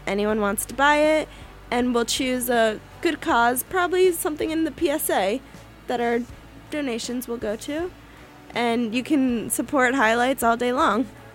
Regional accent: New York, United States; I'm from New York, if anyone listening doesn't know.

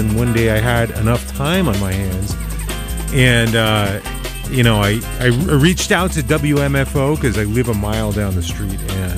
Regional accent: New Jersey, United States; I grew up just outside of New York, New Jersey.

